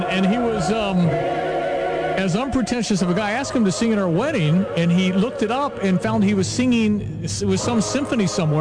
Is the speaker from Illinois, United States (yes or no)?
yes; Champaign, Illinois, United States; from Champaign.